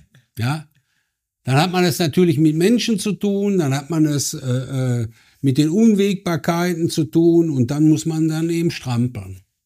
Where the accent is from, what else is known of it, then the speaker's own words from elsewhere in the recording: Hamm, North Rhine-Westphalia, Germany; Das ist ein Stadtteil von Hamm, in dem die Zeche steht, das ist Bockumhövel. Da wohne ich auch heute noch. Ja, und insofern bin ich schon ein Kind des Bergbaus, ein Kind des Ruhrgebietes.